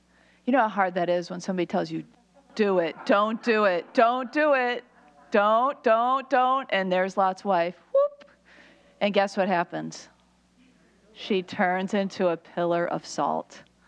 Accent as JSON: {"language": "English", "town": "Chicago", "region": "Illinois", "country": "United States", "tie": "born or raised there", "said": "my hometown of Chicago"}